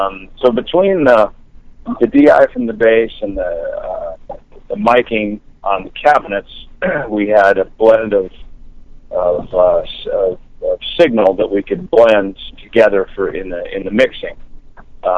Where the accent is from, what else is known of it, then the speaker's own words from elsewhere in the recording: Minnesota, United States; I actually brought Dave back to the farm where I grew up in Minnesota